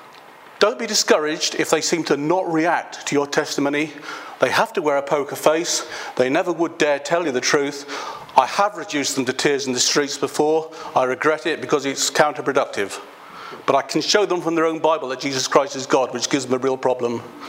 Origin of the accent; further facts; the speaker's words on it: Belfast, Northern Ireland, United Kingdom; Because I'm from Sandy Row in Belfast.